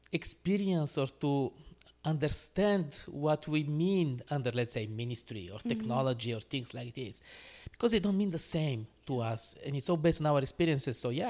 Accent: Bulgaria; English is a second language; moved away as an adult; also born or lived in Morocco; now in Canada; I was born and raised in Bulgaria. I lived for about 5 years in Morocco in my childhood. In my teens, they were back in Bulgaria.

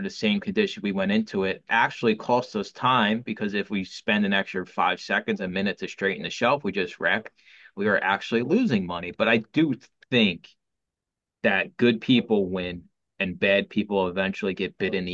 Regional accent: Philadelphia, Pennsylvania, United States; I say things because I was born and raised in Philly, like use, right? Use.

